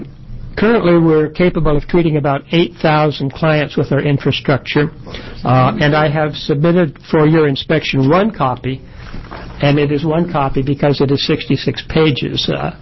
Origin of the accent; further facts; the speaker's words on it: Fall Creek, Oregon, United States; I'm a dentist from Fall Creek, Oregon.